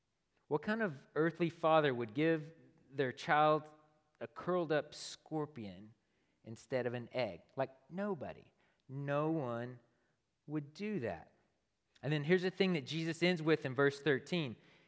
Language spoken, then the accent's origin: English; Texas, United States; I'm from Texas, so I listen to country music every now and then.